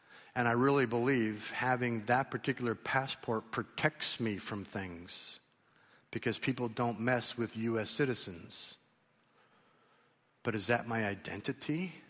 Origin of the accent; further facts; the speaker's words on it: United States; I'm an American.